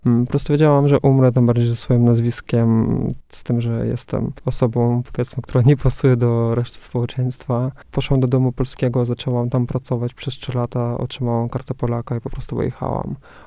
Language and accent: Polish; Russia; Polish is a second language; I teraz kobiety w Rosji, na przykład moja mama, ja w ogóle się wychowałam w takiej rodzinie, gdzie kobiety są dosyć twarde, takie męskie